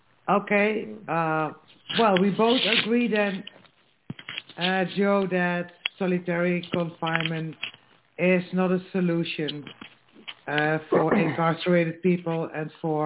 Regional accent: Netherlands; I come from the Netherlands.

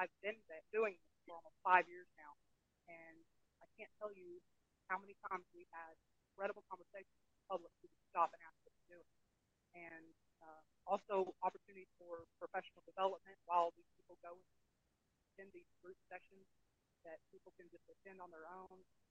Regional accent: Chattanooga, Tennessee, United States; I'm from Chattanooga, Tennessee.

